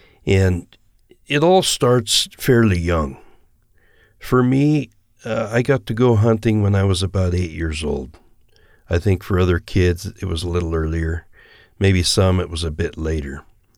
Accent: Salmon, Idaho, United States; And just the fact that you grow up in Idaho, and in central Idaho, a little town called Salmon, was very unique

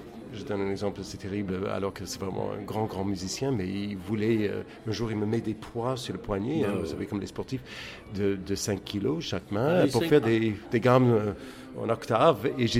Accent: Baltimore, Maryland, United States; donc j'avais l'intention de rester aux États-Unis et je suis rentré dans ma ville natale qui est Baltimore

